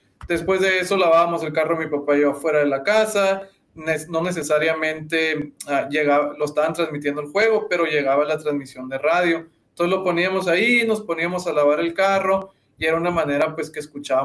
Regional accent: Nogales, Sonora, Mexico; Además, creciendo en Nogales, Sonora, viniendo a Tucson por, a veces, que un refrigerador, que uniformes de la escuela.

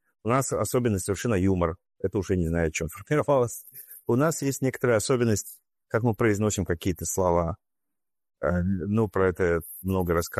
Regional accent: Yekaterinburg, Sverdlovsk Oblast, Russia; Я говорю, шутите? Это мой родной город.

